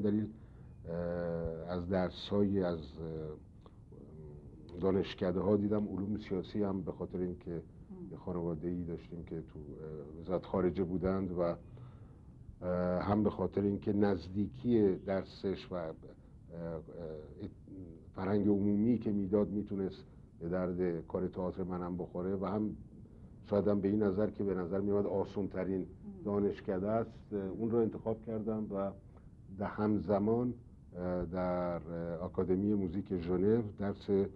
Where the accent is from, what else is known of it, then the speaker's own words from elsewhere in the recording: Tehran, Tehran Province, Iran; also born or lived in Izmir; در 1312 در تهران به دنیا آمدم، در خیابون ری سر کوچه آبشار. تحصیلات ابتدایی مو در تهران انجام دادم.